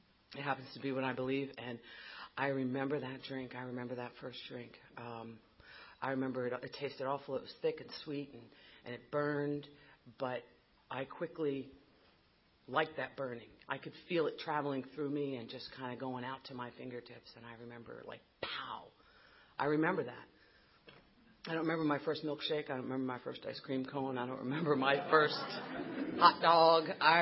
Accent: New Jersey, United States; So I grew up in New Jersey. I grew up in what I fondly kind of think of as a good white trash town in Middlesex County.

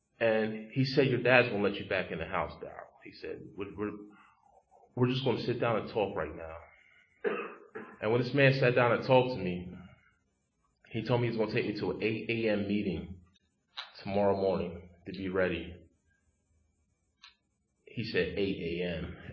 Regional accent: Pottstown, Pennsylvania, United States; I grew up in Pottstown.

